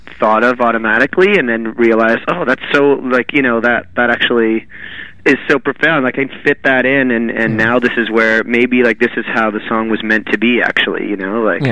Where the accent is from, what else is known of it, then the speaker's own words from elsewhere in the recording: Vancouver, British Columbia, Canada; I grew up in Vancouver in, you know, sort of like, I was in high school in the late 90s